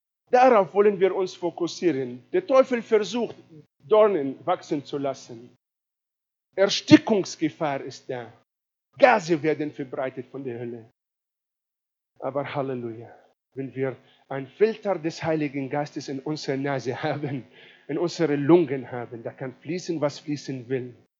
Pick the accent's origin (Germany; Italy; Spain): Italy; German is a second language; als Italiener, werde ich mal sagen, ist es auch nicht korrekt, weil nicht alle Italiener sehen so aus.